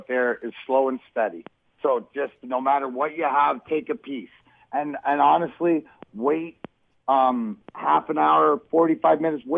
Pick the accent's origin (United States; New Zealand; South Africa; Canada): Canada; I'm Canadian